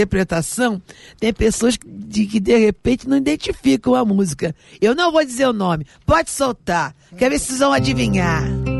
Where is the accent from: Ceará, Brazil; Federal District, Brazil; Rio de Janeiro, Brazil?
Rio de Janeiro, Brazil; Eu sou do Rio de Janeiro, gente.